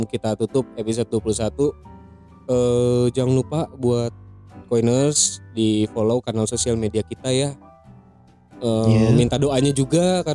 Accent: Jakarta, Indonesia; Oke, gue juga dari Jakarta pamit ya.

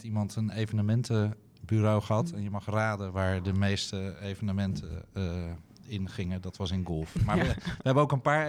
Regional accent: Drenthe, Netherlands; Ik ben geboren en getogen Drent. Mm-hmm. Maar mijn familie komt uit Valkenswaard. Dat is vlakbij Eindhoven.

